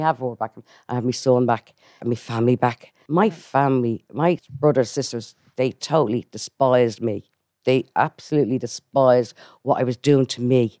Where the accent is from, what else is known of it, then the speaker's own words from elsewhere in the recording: Coolock, Leinster, Ireland; also born or lived in Manchester; I'm originally from Coolock, Kilmore. I was born in Manchester and we moved over here when I was four.